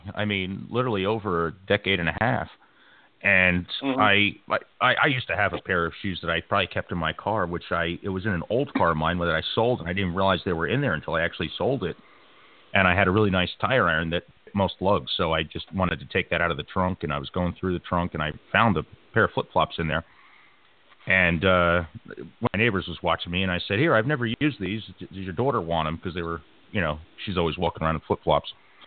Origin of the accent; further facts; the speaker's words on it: East Coast, United States; growing up on the East Coast, 4.5 hours to get 20 minutes away just going from New Jersey to New York.